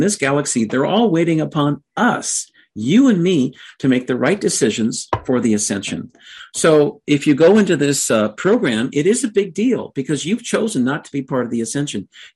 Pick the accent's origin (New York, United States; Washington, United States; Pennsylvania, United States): Washington, United States; One of the problems that I have in my home state in Washington State is our fabulous governor, Jay Inslee